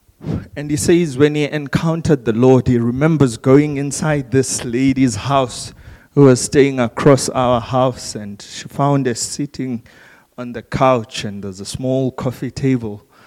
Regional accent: Eastern Cape, South Africa; When I want to be fancy, I tell people I'm from King Williamstown. But I'm not from King. I'm from around King Williamstown.

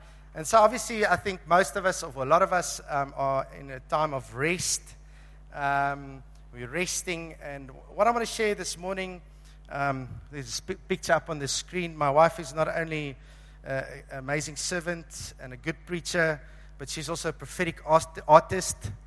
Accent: Cape Town, Western Cape, South Africa; I'm from Cape Town.

